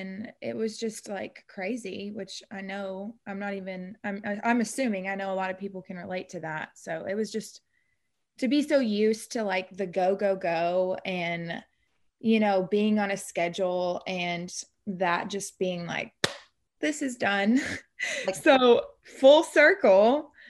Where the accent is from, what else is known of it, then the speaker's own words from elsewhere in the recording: Arkansas, United States; now in Los Angeles, United States; I'm in Los Angeles. This past year has been back and forth, a lot of places. I've been, you know, I'm originally from Arkansas.